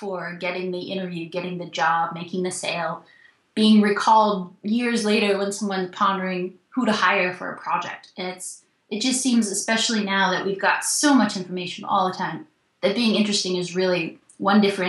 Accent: United States; And that was one of the first things that I realized as an American.

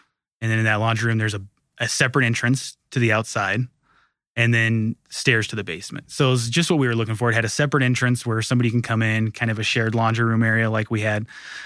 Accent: Denver, Colorado, United States; So I grew up in North Denver, which near Tennyson Street, which is the Highlands now, you know, as you know, one of the hottest areas in town.

